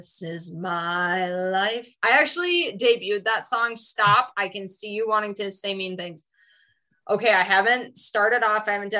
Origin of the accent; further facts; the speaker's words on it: Bowman, North Dakota, United States; There's one in my hometown of Bowman.